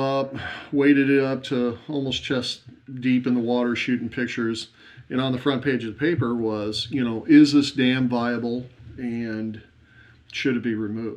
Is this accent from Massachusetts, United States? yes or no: no; St. Louis, Missouri, United States; No, I started about 92. I grew up in St. Louis